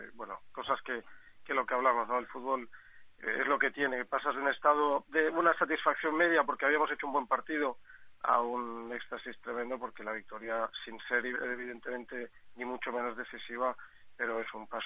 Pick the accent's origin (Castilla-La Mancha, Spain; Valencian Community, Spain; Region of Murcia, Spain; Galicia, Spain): Valencian Community, Spain; yo más, por ejemplo, que soy de la Comunidad Valenciana